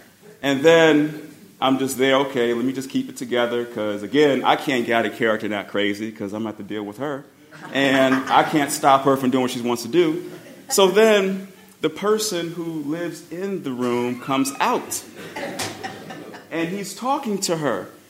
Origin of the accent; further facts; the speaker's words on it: Chicago, Illinois, United States; Hey, I'm sorry, man. … I'm here visiting from Chicago